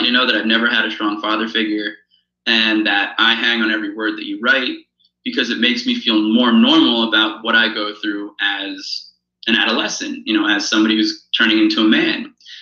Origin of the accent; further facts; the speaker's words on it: New Jersey, United States; you know, I'm from New Jersey, so I'm naturally just a cynical human being